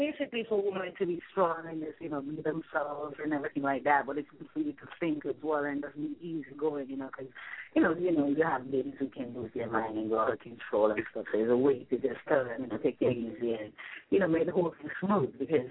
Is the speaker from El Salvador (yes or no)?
no; Jamaica; I'm Jamaican and everything. And my Jamaican people love me and everything.